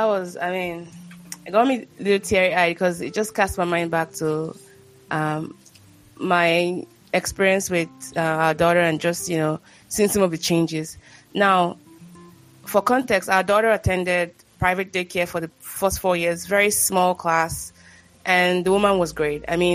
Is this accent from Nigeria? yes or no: yes; Nigeria; Like, you know, as a Nigerian mom, you're like, please don't go embarrass your family in school.